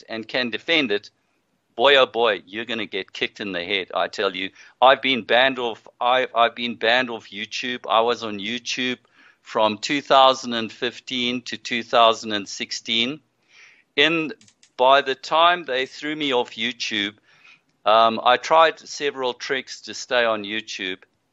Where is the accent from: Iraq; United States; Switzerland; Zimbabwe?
Zimbabwe; now in South Africa; I come originally from Rhodesia, moved to South Africa 41 years ago. My parents are originally from South Africa.